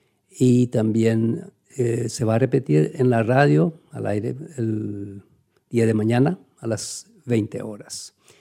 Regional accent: Chaco, Paraguay; La mayoría de los que somos chaqueños sabemos de qué hablamos.

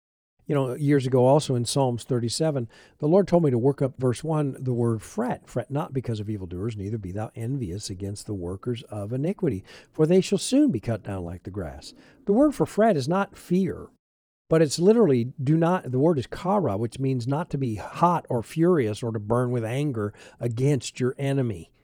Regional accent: United States; Before I'm an American, I'm a Christian, and I have to answer to Jesus Christ.

